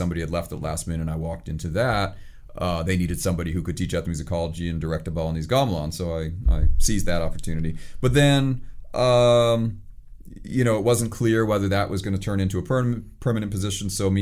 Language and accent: English; East Lansing, Michigan, United States; born there; All right. So I was born in East Lansing, Michigan. My parents both taught at Michigan State University, so I came out of a kind of an academic environment